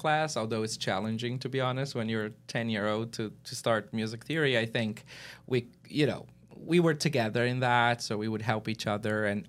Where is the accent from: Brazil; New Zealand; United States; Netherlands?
Brazil; moved away as an adult; I mean, I'm from Brazil. I grew up in Brazil, and I left the country after undergrad.